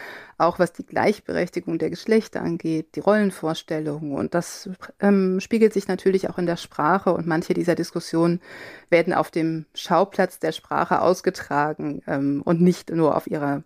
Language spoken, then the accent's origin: German; Cologne, North Rhine-Westphalia, Germany; ich bin im Kölner Raum aufgewachsen